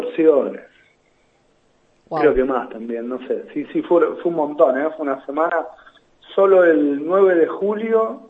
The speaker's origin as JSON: {"language": "Spanish", "town": "Quilmes", "region": "Buenos Aires Province", "country": "Argentina", "said": "Yo soy de Quilmes."}